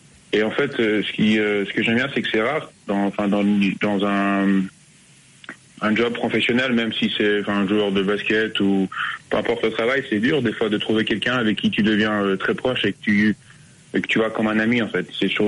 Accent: Belgium; accent: mix of Swiss, Belgian and French; also born or lived in Switzerland; je suis né en Suisse, comme vous avez dit. Mon père, il jouait là-bas. Et après, on a déménagé en Belgique parce qu'il a fait un transfert dans un club belge. Et en fait, on a habité là-bas pendant 11 ans.

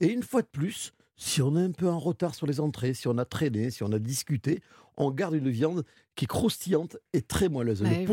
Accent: Nouvelle-Aquitaine, France; Alors chez nous, dans le Béarn, on a vraiment une volaille traditionnelle pour la Noël

